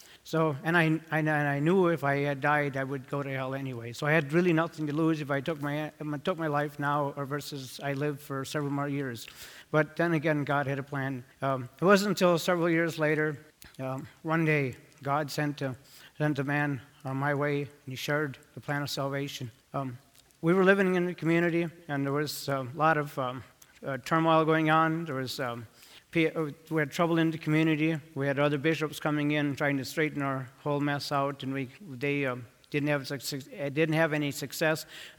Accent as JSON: {"language": "English", "town": "Medford", "region": "Wisconsin", "country": "United States", "tie": "born or raised there", "also_born_or_lived": "Chautauqua, Wisconsin / Turtle Lake, Wisconsin", "said": "from Turtle Lake, Wisconsin, but I was born in Medford, Wisconsin, the oldest Old Order Amish community in the state of Wisconsin. Lived there till I was about 11 years old."}